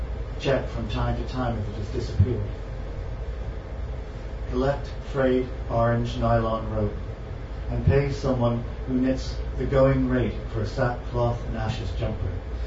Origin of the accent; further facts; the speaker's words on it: Bermuda; I'm from Bermuda, which is a wonderful place to grow up.